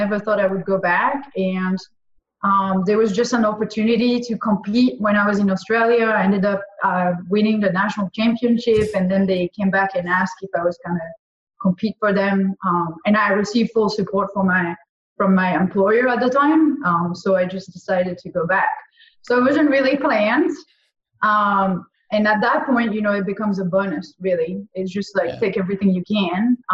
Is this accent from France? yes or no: yes; France; So I'm originally from France.